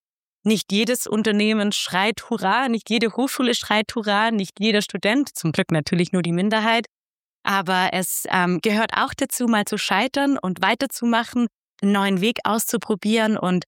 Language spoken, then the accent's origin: German; Baden-Württemberg, Germany; Das habe ich auch ein bisschen als Schwäbin lernen müssen.